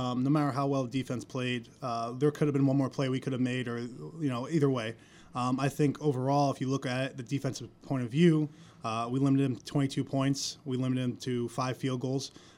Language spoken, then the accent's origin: English; New York, United States; So I'm from New York.